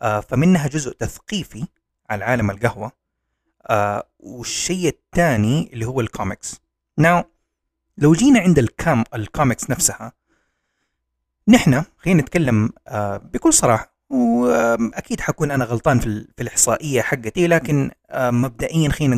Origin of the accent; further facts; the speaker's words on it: Jeddah, Makkah Province, Saudi Arabia; بما أني أنا من جدة هتكلم عن جدة